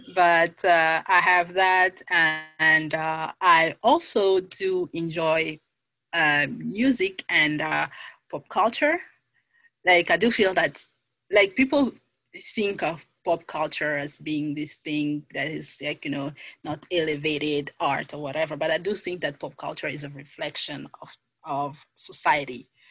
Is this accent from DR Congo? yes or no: yes; DR Congo; I'm a millennial, makeup and the fashion, because I come from the Democratic Republic of the Congo, where fashion is almost a religion, if not a religion.